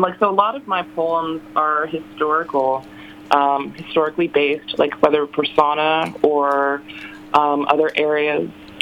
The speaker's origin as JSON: {"language": "English", "town": "Milwaukee", "region": "Wisconsin", "country": "United States", "tie": "born there", "said": "I'm a Yankee. I was born in Milwaukee, Wisconsin, and I've lived there off and on, you know, at various points in my life."}